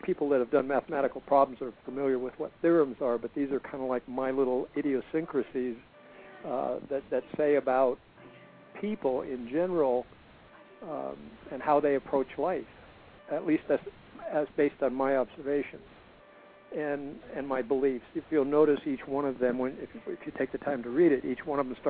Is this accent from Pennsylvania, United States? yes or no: no; Oregon, United States; I just said, I'm from Oregon, so I don't really understand.